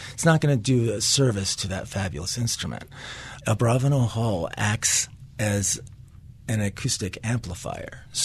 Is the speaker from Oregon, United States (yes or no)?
no; Minnesota, United States; And I come from Minnesota, so I was just wowed.